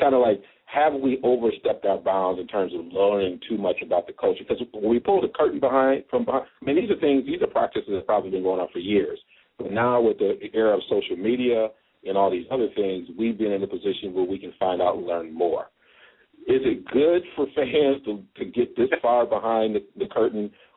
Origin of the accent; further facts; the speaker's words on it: Michigan, United States; because a couple of us, we're from Michigan. So it's always good to have one of our own on the show.